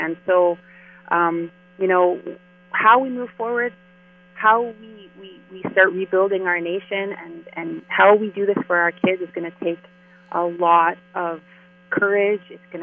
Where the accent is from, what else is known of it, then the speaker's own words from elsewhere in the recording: Kahnawake, Quebec, Canada; I'm from Gunawaga. Like, I can live anywhere on Turtle Island, and I'm still from there.